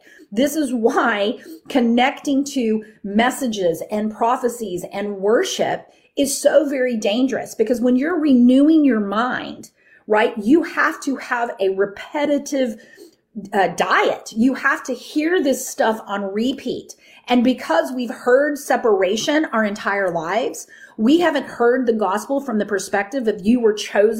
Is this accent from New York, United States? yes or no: no; Texas, United States; I mean, I grew up in the Bible Belt, right? I grew up in Texas. I grew up singing a lot of hymns, right?